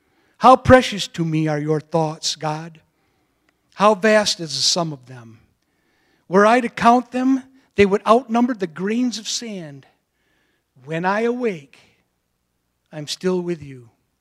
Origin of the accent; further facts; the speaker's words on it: Cadillac, Michigan, United States; We had 66, 68 acres up in Cadillac. I was born and raised in Cadillac.